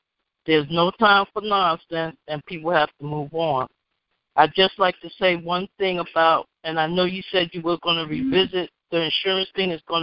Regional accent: New York City, New York, United States; I'm from the Bronx, but I worked in Manhattan.

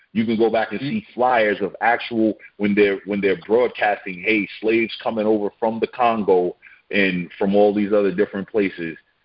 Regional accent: Brooklyn, New York, United States; I'm from America. I'm fine with being black from Brooklyn.

